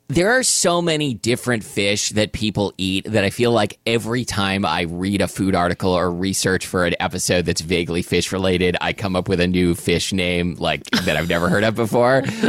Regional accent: Portland, United States; when I was growing up in Portland

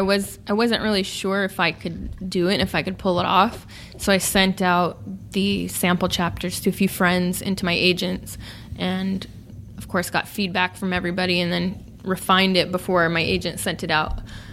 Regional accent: Sacramento, California, United States; living and working in my hometown in Sacramento.

